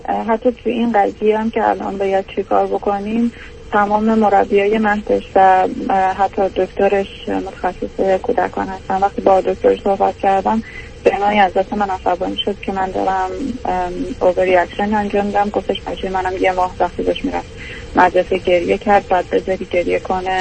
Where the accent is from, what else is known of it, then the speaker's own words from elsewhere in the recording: Iran; now in Canada; چون از ایران مهاجرت کردیم کانادا